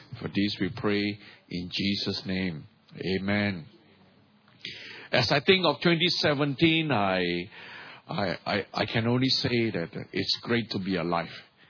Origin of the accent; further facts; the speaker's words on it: Malaysia; Well, we are from Malaysia, and our church is in Subang Jaya.